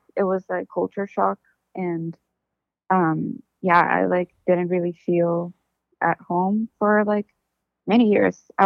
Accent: Mexico; moved away as an adult; now in Oakland, United States; No, I'm from Mexico. I moved here 10 years ago

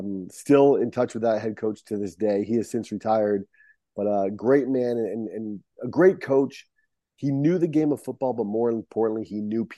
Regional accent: Barrington, Rhode Island, United States; Yeah, born and raised in Barrington, Rhode Island.

